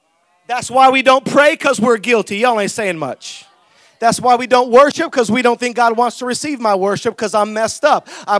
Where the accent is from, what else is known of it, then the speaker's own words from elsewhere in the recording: Salinas, California, United States; I grew up in Salinas, so my flavor comes out. I don't even know what I am. I don't know if I'm black, white, brown, Mexican.